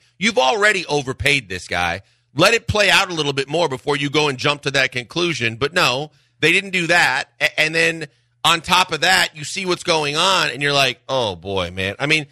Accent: Wisconsin, United States; because it's in my home state, look, it was the greatest thing for me was, I mean, what a Wisconsin day yesterday in terms of being a proud Wisconsinite

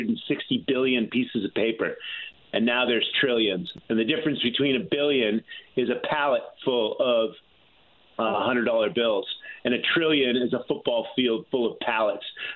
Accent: Hartford, Connecticut, United States; born there; now in Scottsdale, United States; I was born in Hartford, Connecticut.

